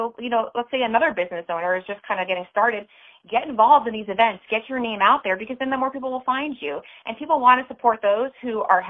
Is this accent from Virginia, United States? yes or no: no; Sarasota, Florida, United States; now in St. Petersburg, United States; coming from Sarasota, I came from Sarasota originally to St. Pete